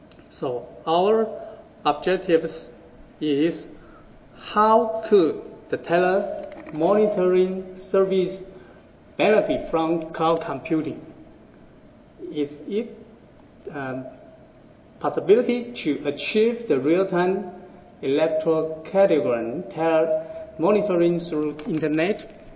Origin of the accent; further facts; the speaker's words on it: Taichung, Taiwan; I'm from Taiwan, Taichung.